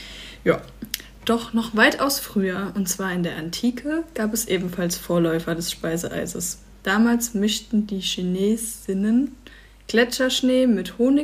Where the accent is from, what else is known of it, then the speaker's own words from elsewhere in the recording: Mannheim, Baden-Württemberg, Germany; also als Mannheimer muss man